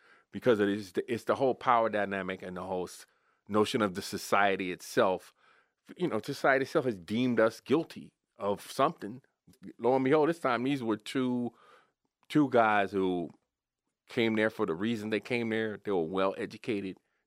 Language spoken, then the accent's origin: English; Washington, District of Columbia, United States; I grew up in Washington, D.C., and outside of it is a county called PG County